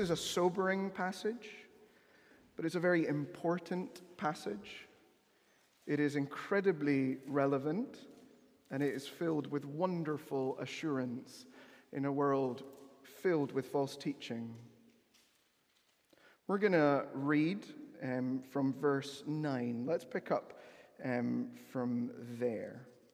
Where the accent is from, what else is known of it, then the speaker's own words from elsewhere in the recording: Amazon, Peru; Growing up in the Amazonian rainforest region of Peru through the late 90s into the late 2000s was as idyllic as it sounds.